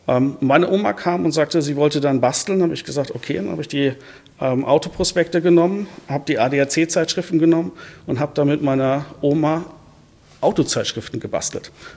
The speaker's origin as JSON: {"language": "German", "region": "North Germany", "country": "Germany", "tie": "born or raised there", "said": "Und das war halt bei uns im Norden, das war so VW-Land, ein paar Audis waren dazwischen."}